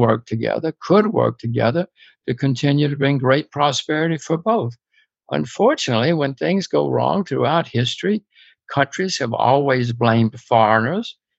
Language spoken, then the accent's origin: English; United States; I'm an American, so I cannot.